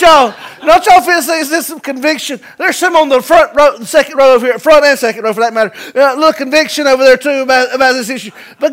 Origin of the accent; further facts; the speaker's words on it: North Carolina, United States; Now, we're from North Carolina. In my opinion, the greatest state in the Union.